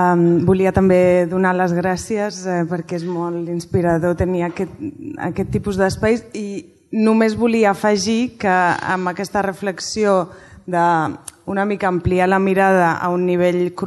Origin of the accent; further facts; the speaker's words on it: Basque Country, Spain; com a basca i arabista doncs